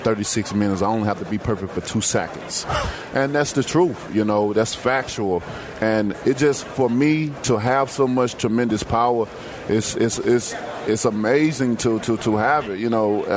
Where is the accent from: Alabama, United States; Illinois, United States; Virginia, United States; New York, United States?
Alabama, United States; Tuscaloosa; I'm from Tuscaloosa, Alabama. You know, it's basically mostly about football.